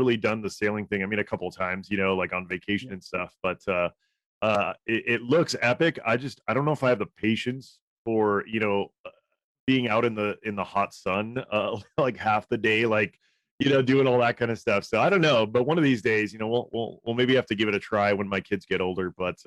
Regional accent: Hawaii, United States; I grew up in Hawaii and did sailing.

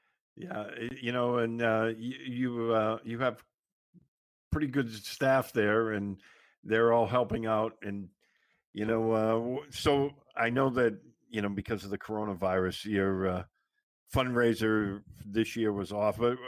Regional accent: Boston, Massachusetts, United States; I grew up in Boston, so anything like, you know, tropical, you had to send a picture home.

